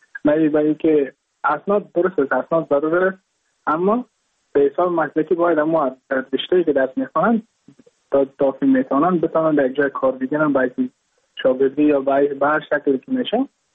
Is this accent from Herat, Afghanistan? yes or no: no; Mazar-i-Sharif, Balkh, Afghanistan; moved away as an adult; now in India; از مزار شریف هستم، از قریه شیراباد که از قریه درفتاده مزار شریف بخش میباشم، که ما در سال 2019 ماه جون به هندوستان آمدم